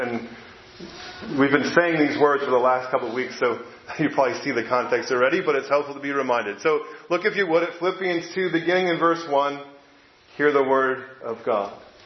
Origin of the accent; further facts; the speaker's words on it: New Jersey, United States; also born or lived in Georgia, United States; I'm not a native Texan, right? I'm from Jersey, the new one, New Jersey, on the East Coast. But growing up in the Northeast, when I moved to the South years ago, when we lived in Georgia